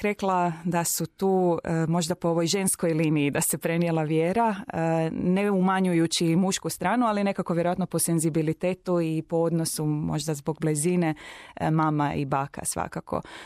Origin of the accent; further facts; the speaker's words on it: Mali Lošinj, Primorje-Gorski Kotar County, Croatia; Rođena sam u Malom Lošinju, tamo sam odrasla u sedmeročlanoj obitelji, dakle ja sam najstarija od petero djece